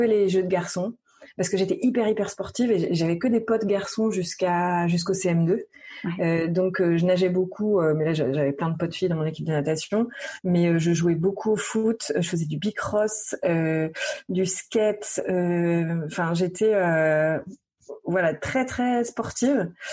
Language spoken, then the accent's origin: French; Saint-Lô, Normandy, France; born there; now in Nantes, France; je suis née en Normandie, à Saint-Lô, une petite ville pas belle du tout, parce que complètement détruite pendant la Seconde Guerre mondiale, mais une petite ville posée au milieu d'un département, la Manche, qui est juste magnifique, et à 25 km de la mer.